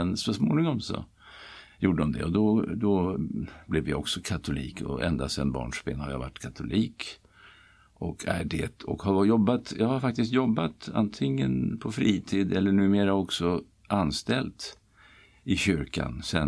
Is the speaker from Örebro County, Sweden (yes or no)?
no; Sundbyberg, Stockholm County, Sweden; Jag är född här i Stockholm och uppvuxen i Sundbyberg, norr om stan.